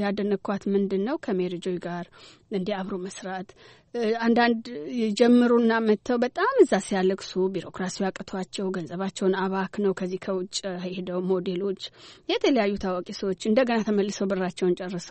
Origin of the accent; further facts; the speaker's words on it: Chencha, Southern Nations, Nationalities, and Peoples' Region, Ethiopia; ጨንቻ ነው ተወልጄ ያደግኩት መብራት በሌለበት መኪና ብዙ በማይገባበትና ውሃ ከጉድጓድ ነው የምንቀዳ ወንዝ ሄደን ነው የምናጥበው